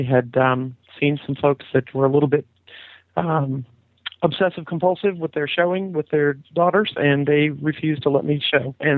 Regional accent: Sanford, Florida, United States; I'm actually from Sanford, Florida, of recent knowledge. When I grew up, we were riding like wild banshees through the citrus groves. We swam our horses in the lakes in Central Florida.

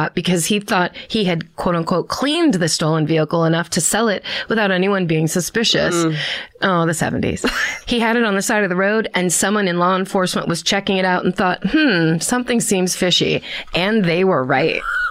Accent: Butte, Montana, United States; When my dad was in his early 30s living in Butte, Montana, also my hometown

